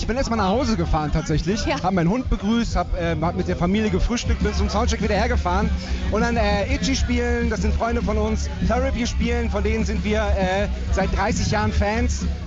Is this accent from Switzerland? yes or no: no; Germany; now in Vienna, Austria; Naja, ich bin Deutscher und meine Band ist in Deutschland